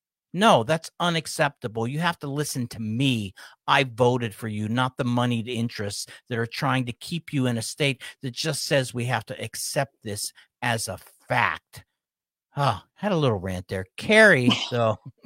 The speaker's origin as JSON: {"language": "English", "town": "Pittsburgh", "region": "Pennsylvania", "country": "United States", "said": "Hey, I'm originally from Pittsburgh."}